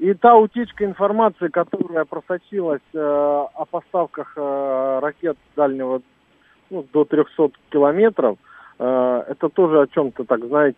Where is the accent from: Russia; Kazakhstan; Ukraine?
Ukraine; Luhansk Oblast; Бомбят соседние города с моим родным городом, там, Стаханов, Перевальск.